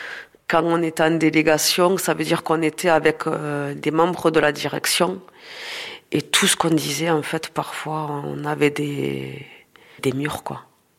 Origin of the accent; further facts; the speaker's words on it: Tarbes, Occitanie, France; je suis de Tarbes dans les Hautes-Pyrénées.